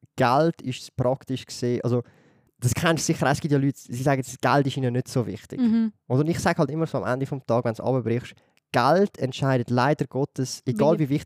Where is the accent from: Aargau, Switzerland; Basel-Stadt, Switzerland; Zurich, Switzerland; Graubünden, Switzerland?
Zurich, Switzerland; Zürich; dort, wo ich aufgewachsen bin, dort also das ist abgerissen worden, das Haus. Mhm. Oder? Und meine Eltern wollen weiterhin in Zürich wohnen.